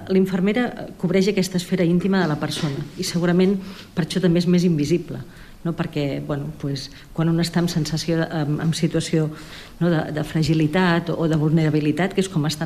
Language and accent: Catalan; Vic, Catalonia, Spain; Llavors, jo soc de Vic, vaig anar a fer pràctiques a l'hospital